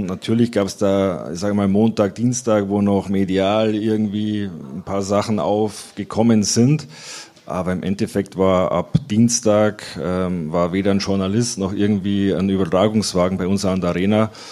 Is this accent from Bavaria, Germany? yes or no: yes; Cham, Bavaria, Germany; Aus der Oberpfalz.